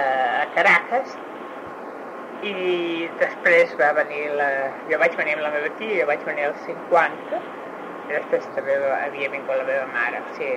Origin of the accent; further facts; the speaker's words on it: Els Monjos, Catalonia, Spain; born there; I nosaltres vam néixer tots a Monjos